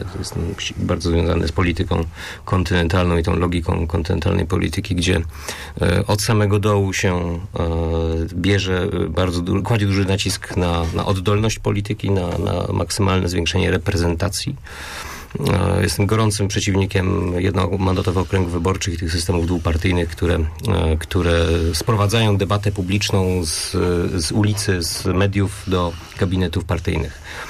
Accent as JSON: {"language": "Polish", "town": "Poznań", "region": "Greater Poland Voivodeship", "country": "Poland", "said": "my poznaniacy"}